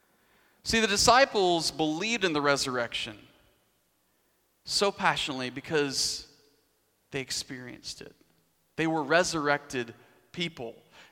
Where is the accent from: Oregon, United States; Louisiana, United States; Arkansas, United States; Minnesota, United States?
Arkansas, United States; I grew up in Arkansas, and so I grew up a Cowboys fan in the 90s.